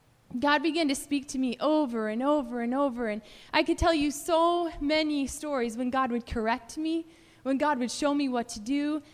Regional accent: California, United States; And where I grew up in California, it's a pretty dry area. It doesn't rain a whole lot.

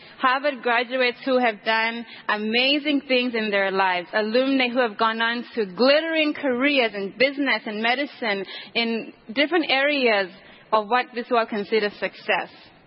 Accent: Eswatini; Growing up in Swaziland

